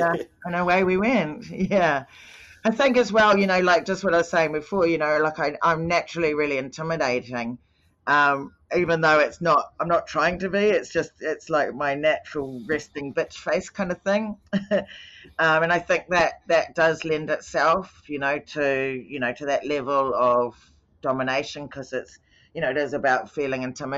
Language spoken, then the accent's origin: English; New Zealand; because I grew up in New Zealand, I grew up in quite serious situations